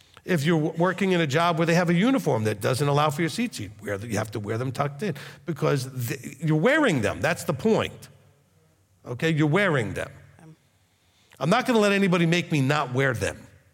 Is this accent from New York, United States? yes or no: yes; New York City, New York, United States; And I'm from New York City. I know what crazy looks like.